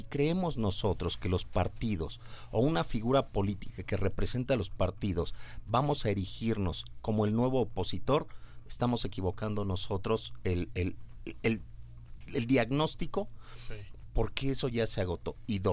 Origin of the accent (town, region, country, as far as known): Mexico